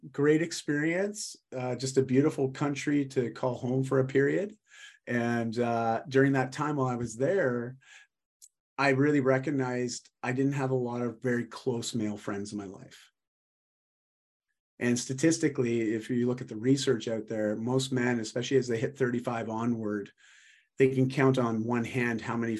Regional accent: Vancouver, British Columbia, Canada; I'm from Vancouver.

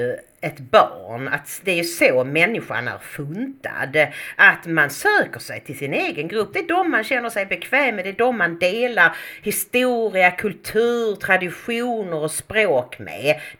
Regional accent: Helsingborg, Skåne, Sweden; also born or lived in Malmö; det är ju inte Malmö, jag bodde ju där många år, men det är ju inte liksom min hemstad, utan det är ju då Helsingborg som jag räknar som min hemstad. Och jag flyttade ju hit för några år sedan, för jag kunde inte stå ut i Malmö

